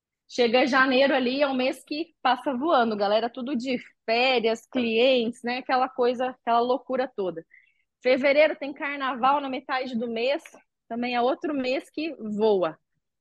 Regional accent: Balneário Camboriú, Santa Catarina, Brazil; eu cresci em Balneário Camboriú, né? Minha família mora em peso em Balneário.

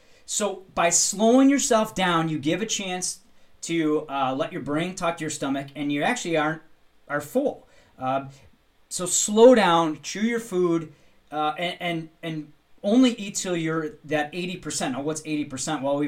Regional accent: Wisconsin, United States; I'm from Wisconsin and we're the brat and beer capital of the world.

